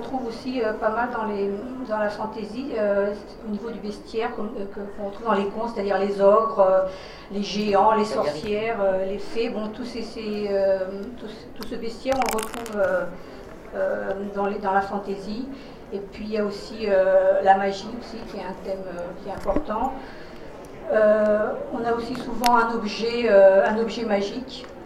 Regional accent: Portugal; Moi, je suis portugaise et donc, dans le temps, hein, quand j'étais plus jeune, on va dire, on n'avait pas l'électricité, on n'avait pas tout ça.

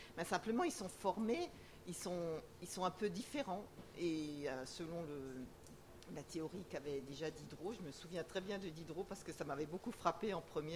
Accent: Grand Est, France; born there; parce que je suis née en Alsace

